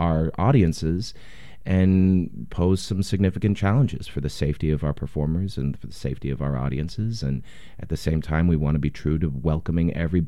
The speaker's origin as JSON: {"language": "English", "town": "Portland", "region": "Oregon", "country": "United States", "tie": "born or raised there", "said": "Born and raised in Portland. Yeah, I'm one of like five left in the city, I think."}